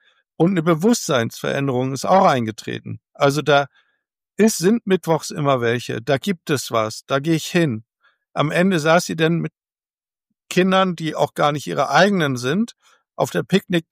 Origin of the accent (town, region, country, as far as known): Germany